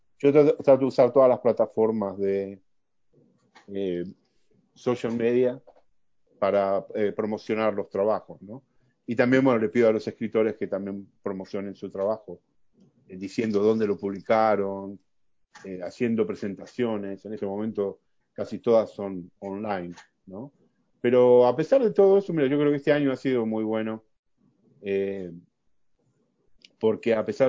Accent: Argentina; moved away; Sigo siendo argentino, nunca voy a dejar de ser argentino. Pero aquí he crecido en ese sentido de que ya pertenezco a una patria mucho más grande. La patria está en mi idioma ahora

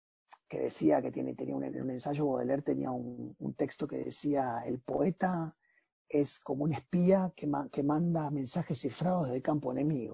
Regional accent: Argentina; now in United States; acá, bueno, soy el escritor argentino … pero si voy a Argentina, soy el escritor de Estados Unidos.

